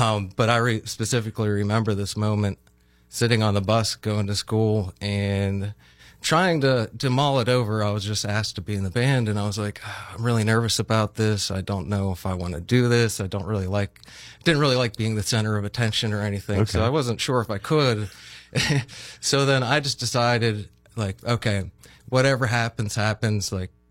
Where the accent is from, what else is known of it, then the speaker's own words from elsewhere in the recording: Butler, Pennsylvania, United States; Yes, I grew up in Butler. I graduated high school in Butler. I lived in Pittsburgh for a little while, but mostly I've been here